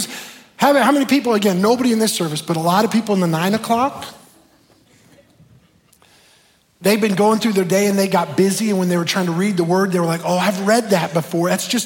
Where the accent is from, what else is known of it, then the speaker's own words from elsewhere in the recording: the South, United States; Now, some of you are looking at me like, oh, dear Jesus, where did we hire this pastor from? I'm from the South. Y'all are wearing me down up here in the cold